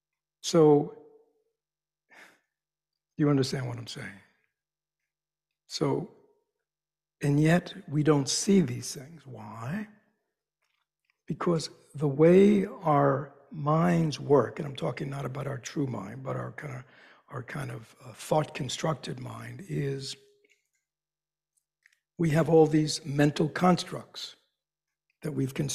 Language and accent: English; United States; I'm an American, right? I should have a flag up here.